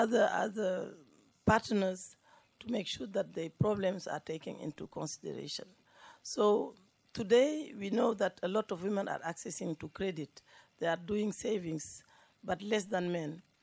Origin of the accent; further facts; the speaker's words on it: Senegal; first language French; English is a second language; from Senegal.